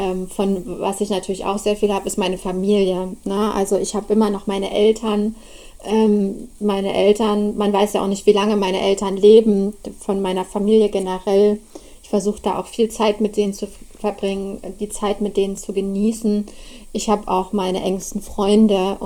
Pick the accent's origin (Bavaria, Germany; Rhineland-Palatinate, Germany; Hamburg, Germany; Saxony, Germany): Saxony, Germany; Leipzig; ich komme aus Leipzig.